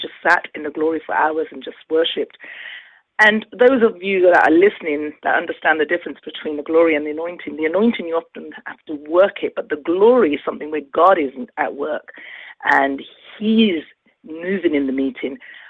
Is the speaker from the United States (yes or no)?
no; London, United Kingdom; I was born and raised in London, and so I'm a Londoner. I lived in London most of all my life, really, of Indian origin. So my parents are from the northwest of India. They're Punjabis.